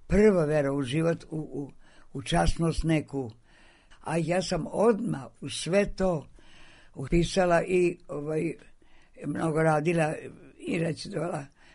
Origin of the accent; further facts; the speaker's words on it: Novi Sad, Vojvodina, Serbia; kad sam ja došla iz Novog Sada